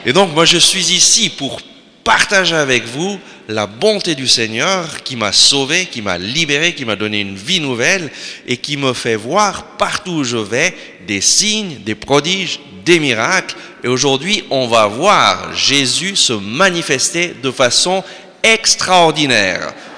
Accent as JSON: {"language": "French", "country": "Switzerland", "said": "je viens de Suisse, d'une famille catholique."}